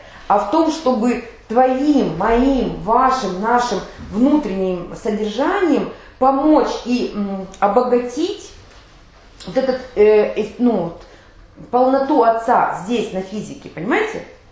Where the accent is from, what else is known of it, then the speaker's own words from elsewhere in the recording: Odesa, Odesa Oblast, Ukraine; ну помните, да, что я из Одессы